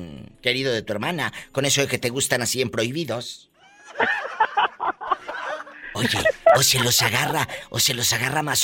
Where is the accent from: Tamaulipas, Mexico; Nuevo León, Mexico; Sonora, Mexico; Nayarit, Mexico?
Tamaulipas, Mexico; Es que estaba hablando con un chico de mi tierra, de Tamaulipas